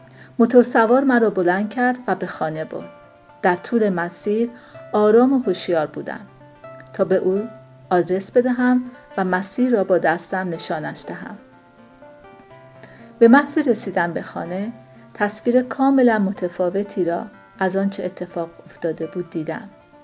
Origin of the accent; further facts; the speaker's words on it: Iran; من در کشور ایران بزرگ شدم.